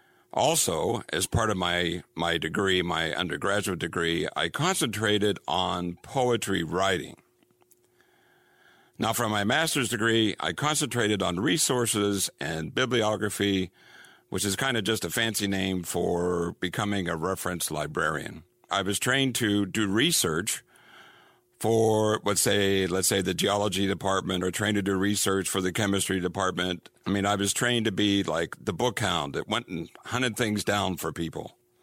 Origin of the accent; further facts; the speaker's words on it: Ireland; And most important of all, I'm Irish, which gives me the gift of gab.